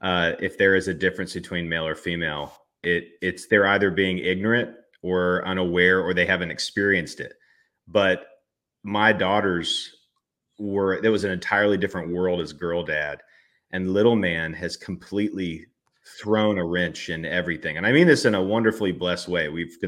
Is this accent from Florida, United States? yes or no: yes; Jacksonville, Florida, United States; I was born and raised in Jacksonville. I only lived my life in another city for 3 other years, and that was in Louisville, Kentucky